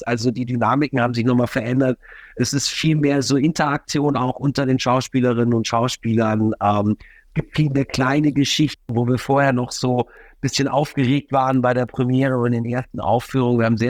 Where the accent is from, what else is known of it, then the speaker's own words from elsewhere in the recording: Düsseldorf, North Rhine-Westphalia, Germany; bin selber Düsseldorfer